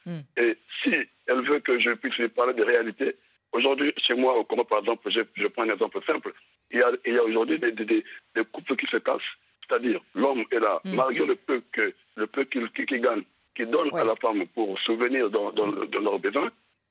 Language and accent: French; Brazzaville, Republic of the Congo; now in Europe; moi, je suis congolais de Brazzaville, je suis ici en Europe